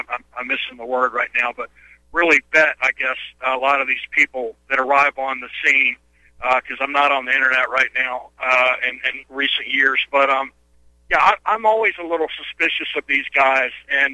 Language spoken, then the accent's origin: English; the South, United States; They think because I'm from the South or something that I'm not very smart